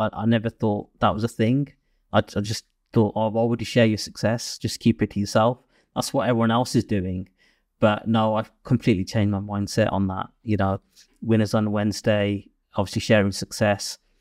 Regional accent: Wolverhampton, West Midlands, United Kingdom; Like, I'm from Wolverhampton. You have this kind of bias about your own place and where you're from.

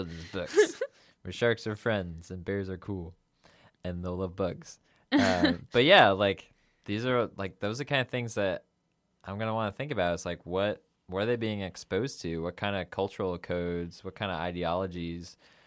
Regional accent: New York City, New York, United States; I grew up in the New York City area, which obviously has a fair amount of light pollution, not so much Milky Way.

